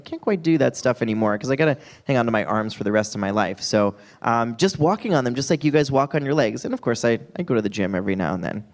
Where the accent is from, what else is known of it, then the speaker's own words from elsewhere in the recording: Wyoming, United States; I've always liked, because I grew up in Wyoming, and this might say too much about me, but I've always liked, I think Jeeps are so cool